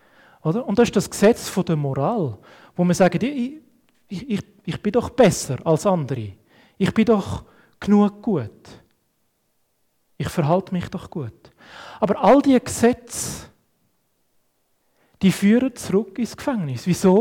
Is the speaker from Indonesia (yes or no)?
no; Switzerland; Haben wir als Schweizer sehr stark verinnerlicht.